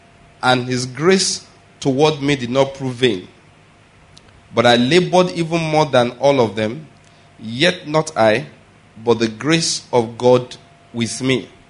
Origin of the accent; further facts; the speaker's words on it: Ondo, Nigeria; born there; also born or lived in Edo State / Taraba State / Lagos; I was born in Ondo State. Went to university in the Edo State, and then served in Taraba State.